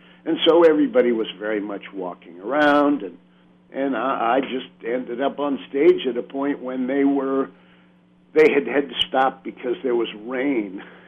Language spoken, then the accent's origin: English; Manhattan, New York, United States; I'm from Manhattan, so we spent the first half hour just like insulting each other.